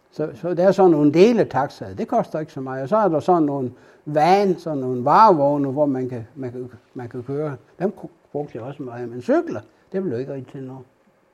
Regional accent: Åbybro, North Denmark Region, Denmark; Når jeg besøger en kirkegård op i Åbybro, hvor jeg kommer fra

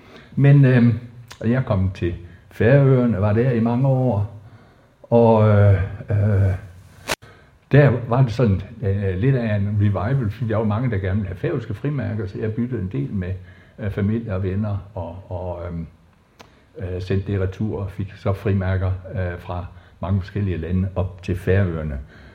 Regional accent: Herning, Central Denmark Region, Denmark; Jeg er godt nok født og opvokset i Herning, men begge mine forældre stammer fra Lønborg. Og hver eneste skoleferie, så længe jeg kan huske, har jeg tilbragt i Lønborg.

